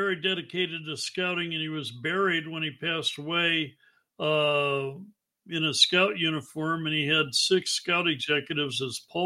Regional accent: Ohio, United States; now in Canyon City, United States; I moved to Canyon City, Colorado in 1982 from Ohio, because I grew up in Ohio wanting to be a cowboy.

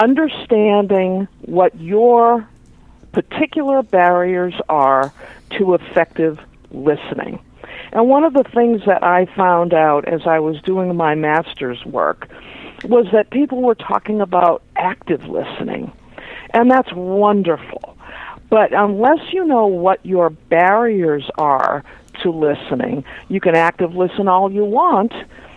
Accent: Boston, Massachusetts, United States; also born or lived in West Coast, United States; I am originally a Bostonian, and obviously I lived on the West Coast

